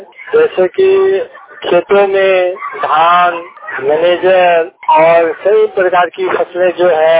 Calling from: Darbhanga, Bihar, India; Mobile वाणी दरभंगा से … बोल रहा हूँ।

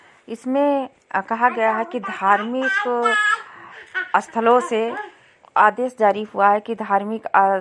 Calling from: Lakharampur, Uttar Pradesh, India; आज मैं विकास खंड विशेषरगंज से हूं, ग्राम पंचायत लखारामपुर, जिला बहराइच, गांव लखारामपुर से।

